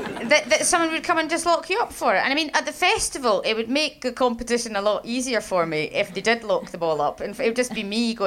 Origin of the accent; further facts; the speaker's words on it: East of England, United Kingdom; I'm straight and I'm from Essex, but never mind.